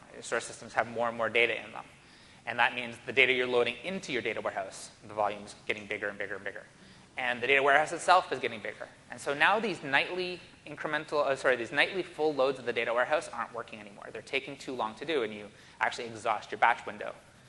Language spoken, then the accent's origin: English; Canada; but I'm Canadian and I'm too polite to argue with him